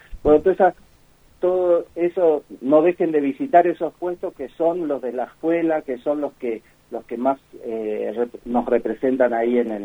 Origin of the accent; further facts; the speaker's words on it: Misiones, Argentina; born there; now in La Plata, Argentina; Yo nací en Misiones, pero después me acoplé a lo que es la...